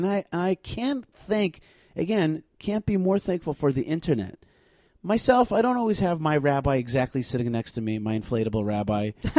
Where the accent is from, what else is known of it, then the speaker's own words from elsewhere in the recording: Odesa, Odesa Oblast, Ukraine; I'm also from Odessa. But the other Odessa. The Jabotinsky Odessa.